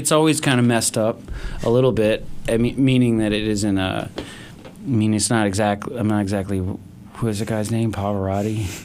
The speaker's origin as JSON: {"language": "English", "region": "North Carolina", "country": "United States", "said": "I'm from North Carolina. The long evenings, long days, storytelling, sitting around. There's nothing to do."}